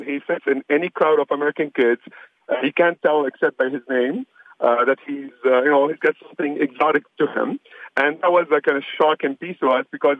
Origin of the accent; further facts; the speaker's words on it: Lebanon; English is a second language; moved away as an adult; also born or lived in France / Minnesota; now in United States; I myself, I'm an immigrant. I came here from Lebanon after having a pit stop in France.